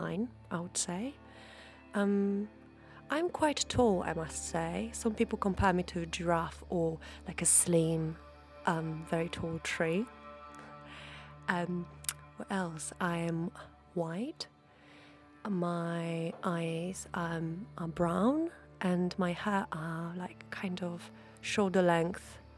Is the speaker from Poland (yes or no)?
yes; Poland; I come from Poland, so I'm Polish.